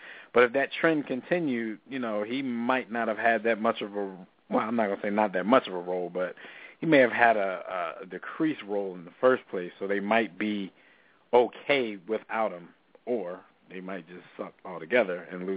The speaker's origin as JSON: {"language": "English", "town": "Philadelphia", "region": "Pennsylvania", "country": "United States", "lives_now": "Washington, D.C., United States", "said": "I'm from Philadelphia, but I live in the Washington, D.C. area"}